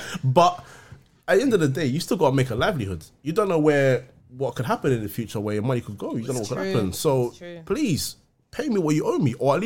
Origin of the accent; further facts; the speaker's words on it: London, United Kingdom; Listen, we're from London.